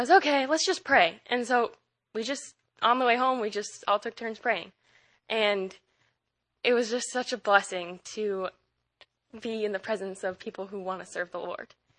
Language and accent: English; Maine, United States; I'm from Maine.